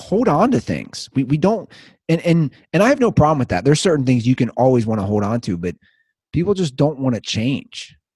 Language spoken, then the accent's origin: English; United States; No, I'm American. No, you're Canadian. No, literally, I've never been to Canada.